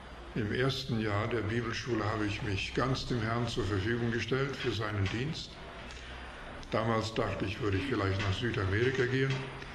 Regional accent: Canada; Ich komme aus Kanada, bin dort geboren, in einem gläubigen Elternhaus, hatte die Gelegenheit, dort auch in eine gläubige Gemeinde zu gehen

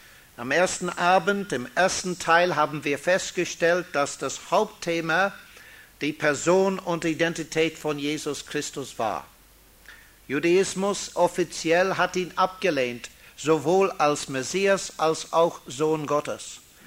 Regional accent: Freiburg, Baden-Württemberg, Germany; während dieser Woche in Freiburg, meine alte Heimatstadt, noch einmal etwas Zeit zu verbringen.

